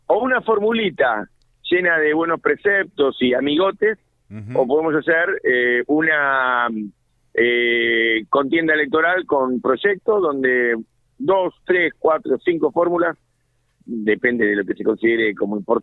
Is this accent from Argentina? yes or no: yes; Argentina